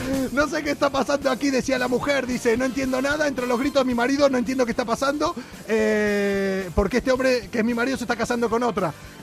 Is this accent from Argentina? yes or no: yes; Argentina; vos ya trajiste unas buenas influencias anteriormente de Argentina, como somos todos los argentinos.